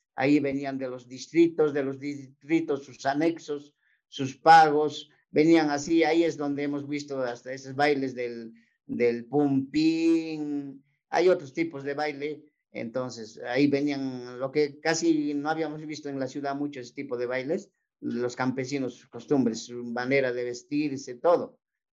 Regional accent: Huamanga, Ayacucho, Peru; casi todo lo que somos huamanguinos, nomás ayacuchanos, huamanguinos más que nada

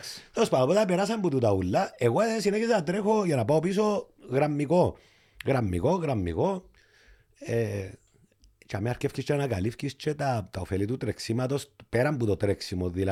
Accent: Klirou, Nicosia District, Cyprus; διότι όπως σας είπα είμαι και από την Κλήρου, οπότε έλα να τρέξεις μαζί μας

